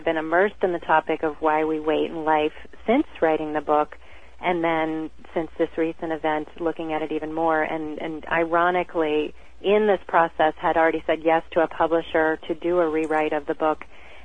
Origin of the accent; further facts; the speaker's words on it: Boston, Massachusetts, United States; also born or lived in Rhode Island; because I'm from the Boston area. Originally, actually spent a lot of time in Rhode Island